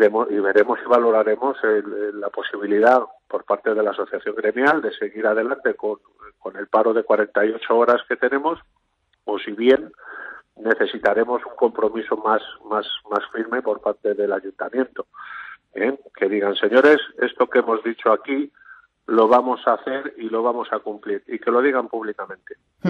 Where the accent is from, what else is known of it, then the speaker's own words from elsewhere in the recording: Madrid, Community of Madrid, Spain; somos ciudadanos de Madrid y comprometidos con la ciudad.